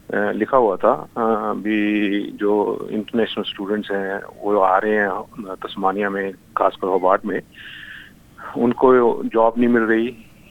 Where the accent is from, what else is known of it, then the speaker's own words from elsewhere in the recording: Ludhiana, Punjab, India; now in Australia; मैं पंजाब से हूँ, लुधियाना से, और मैं 1992 में ऑस्ट्रेलिया आया था स्किल माइग्रेशन के ऊपर।